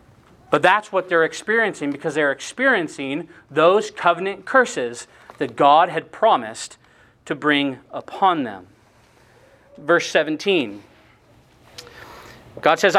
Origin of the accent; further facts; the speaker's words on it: Seattle, Washington, United States; I mean, I was from Seattle, right? I wasn't thinking about corn.